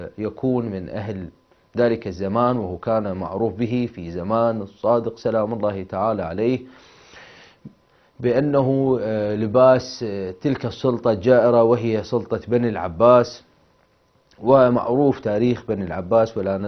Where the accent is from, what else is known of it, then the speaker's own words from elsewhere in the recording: Iraq; وهذا ما يكون نادر عندنا في العراق لأن أيام الحر أيام صعيبة ربما